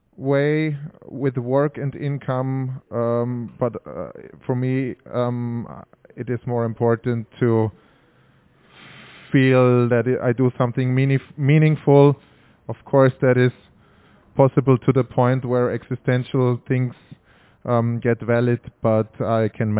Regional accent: Vienna, Austria; I'm from Vienna, Austria

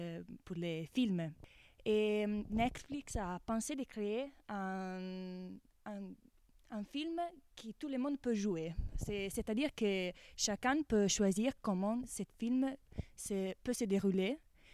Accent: Livorno, Tuscany, Italy; French is a second language; now in Nice, France; je suis une stagiaire italienne, je viens de la Toscane, de l'Italie, non, près de Florence, de Livorno, et je suis ici pour faire un stage dans le Théâtre National de Nice.

